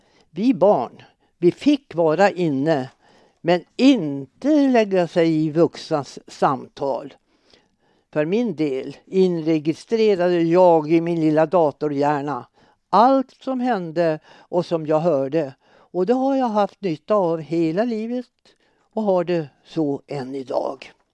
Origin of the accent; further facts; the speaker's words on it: Kroksta, Sweden; born there; Kroksta by i Kjellvads församling. Min pappa var hemmansägare så jag är i botten en bondjänta.